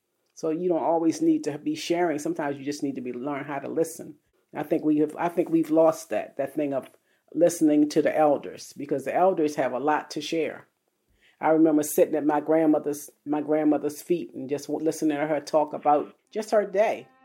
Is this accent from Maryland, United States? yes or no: yes; Baltimore, Maryland, United States; I was born and raised in Baltimore. I went through the city public schools and college educated in Baltimore, the whole nine yards. So Baltimore's been my home all my life.